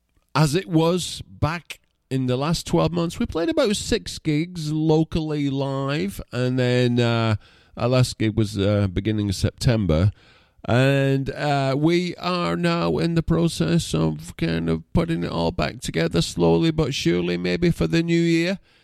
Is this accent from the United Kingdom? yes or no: yes; Wigan, North West England, United Kingdom; As you may know, I'm originally from the Wigan area. I grew up with Northern Soul.